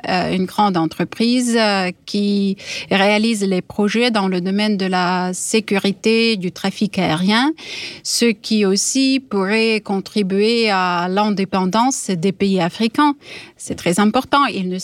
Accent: Perm, Perm Krai, Russia; de ma région natale, de Perm

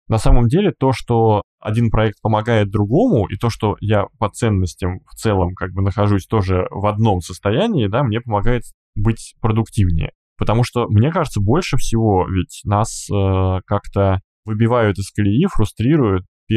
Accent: Russia; moved away; То, что мы продолжаем работать, и то, что я, уехав из России, продолжаю работу, меня, конечно, очень окрыляет.

